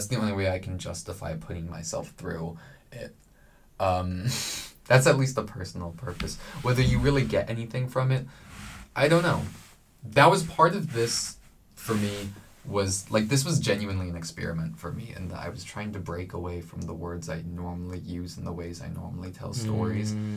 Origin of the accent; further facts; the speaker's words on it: California, United States; and I'm from California, and so part, like, I don't live in the desert, but a lot of my family lives in Northern California.